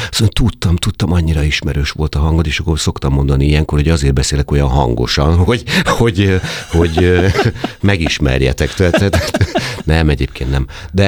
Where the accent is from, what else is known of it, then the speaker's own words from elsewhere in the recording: Szabolcs-Szatmár-Bereg, Hungary; accent: Szabolcs dialect; meg nyilván ugye Szabolcsból jöttem